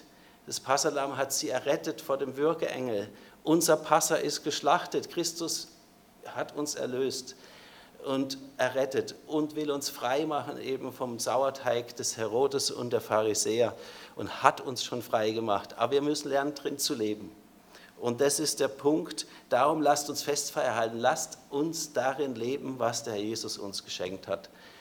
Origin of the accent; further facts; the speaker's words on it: Frankfurt, Hesse, Germany; Ich kriege keinen Sieg über Sünde, ich als Frankfurter nicht.